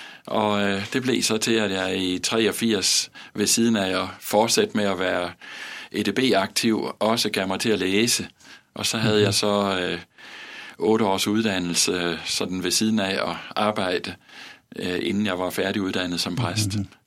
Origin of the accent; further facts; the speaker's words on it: Region of Southern Denmark, Denmark; now in West Jutland, Denmark; jeg har haft halvdelen af mit liv i Vestjylland nu. Men jeg stammer oprindeligt fra et sted lige syd for Vejle. Det er der, jeg er vokset op